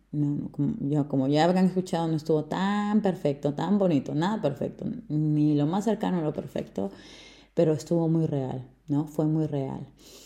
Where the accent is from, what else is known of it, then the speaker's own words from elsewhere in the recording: Peru; Pero he tenido la dicha de viajar mucho en mi país. Esos fines de semana largo, esos feriaditos, le he sacado yo el jugo, como decimos en el Perú.